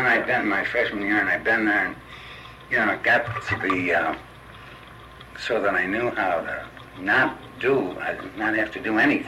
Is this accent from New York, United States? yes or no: no; Detroit, Michigan, United States; born there; But I was born in Detroit.